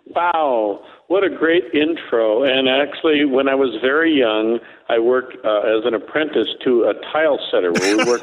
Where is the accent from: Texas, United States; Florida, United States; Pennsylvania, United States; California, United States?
California, United States; Chula Vista; And, you know, I was born in Chula Vista, just for the record.